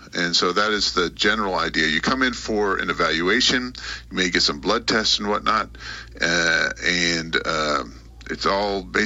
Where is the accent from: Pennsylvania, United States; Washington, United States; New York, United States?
Pennsylvania, United States; Philadelphia; now in Kentucky, United States; And I came here 15 years ago. I voted with my feet. I came from Philadelphia, and I came to the place that's best in the world.